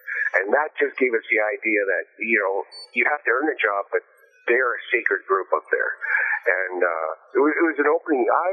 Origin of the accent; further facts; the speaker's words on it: St. Albert, Alberta, Canada; And I'm from St. Albert, so it was like going back home.